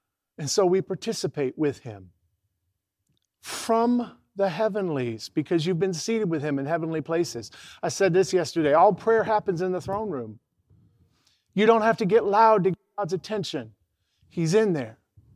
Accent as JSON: {"language": "English", "country": "United States", "tie": "born or raised there", "said": "I grew up in America. I grew up in Western Christianity."}